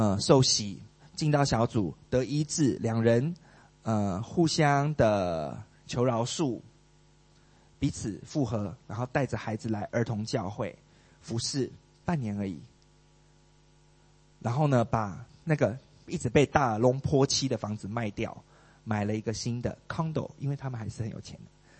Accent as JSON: {"language": "Chinese", "country": "Taiwan", "lives_now": "Singapore", "said": "因为我是台湾人嘛，会 complain 是政府是我们最会的事，但是已经破除了，我现在不是了，我现在是顺服的新加坡公民了"}